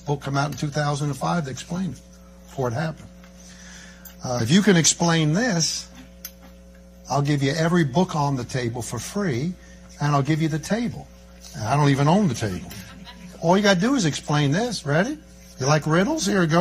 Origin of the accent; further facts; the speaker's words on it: New York, United States; I'm from New York, amen, you know, myself.